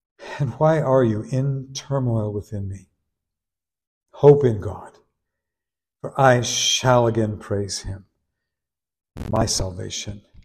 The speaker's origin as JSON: {"language": "English", "region": "California", "country": "United States", "said": "I'm from the San Joaquin Valley, and Israel looks like the San Joaquin Valley, and it's so dry all the time."}